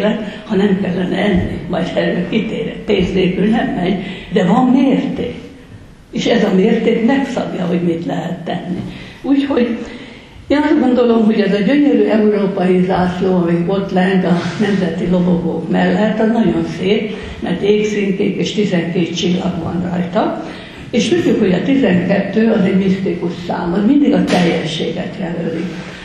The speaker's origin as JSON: {"language": "Hungarian", "country": "Hungary", "said": "És én azt gondolom, hogy nem véletlenül születtünk magyarnak. Én hát nem is tudnék, lett volna módom elhagyni ezt az országot, de én nem tudnám az életemet másról elképzelni. Ez a nyelv, a magyar nyelv, ez úgy hozzánőtt a személyiségemhez"}